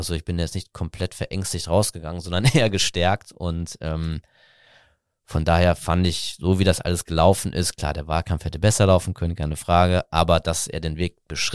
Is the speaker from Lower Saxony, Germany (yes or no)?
no; Aachen, North Rhine-Westphalia, Germany; da habe ich schon als kleiner Junge in meiner Heimatstadt Aachen Bilder von meinem Vater gesehen